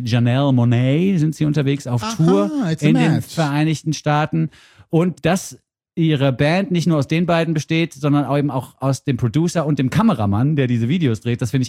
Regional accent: Switzerland; als Schweizer findet man natürlich alles

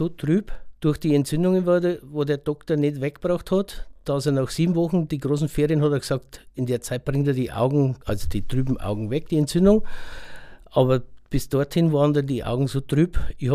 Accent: Gundelshofen, Bavaria, Germany; Gundelshofen.

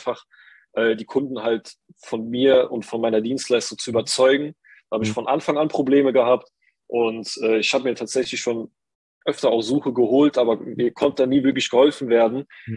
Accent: Saarbrücken, Saarland, Germany; Hi, ich bin 21, ich komme aus Saarbrücken, aus dem wunderschönen Saarland.

